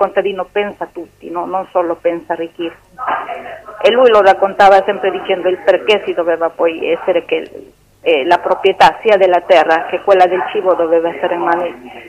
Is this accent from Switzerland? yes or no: no; Peru; moved away; essendo poi possibilmente tanti anni fuori del Perù, perché sono 25 anni che sono via della mia terra